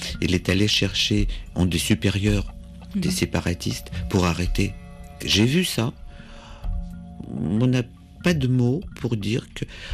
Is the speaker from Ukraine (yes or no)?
yes; Kharkiv, Kharkiv Oblast, Ukraine; born there; French is a second language; Moi, je suis né à Kharkov, c'était une ville où tout le monde parlait russe. Moi, quand j'étais à l'école, par exemple, tout ça, c'était en russe, évidemment.